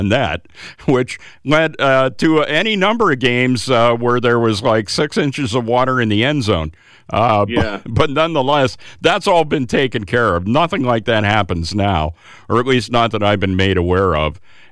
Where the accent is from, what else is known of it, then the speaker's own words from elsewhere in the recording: Altoona, Pennsylvania, United States; Now, I grew up in Altoona, but I worked in State College for a lot of years.